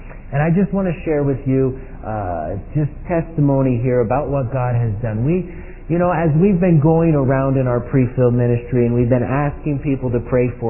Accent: Pennsylvania, United States; I was born and raised in Pennsylvania.

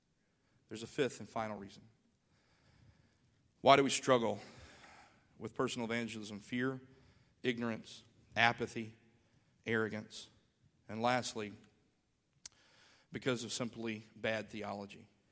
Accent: Tuscaloosa, Alabama, United States; When I was a child, growing up in Tuscaloosa, Decatur, Alabama was known for being the place of the flagship churches of the Independent Baptist movement

